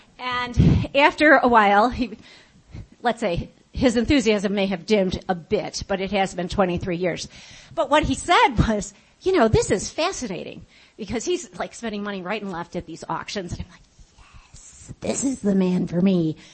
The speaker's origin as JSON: {"language": "English", "town": "Chicago", "region": "Illinois", "country": "United States", "said": "I'm from Chicago, and we have a big finance community in Chicago."}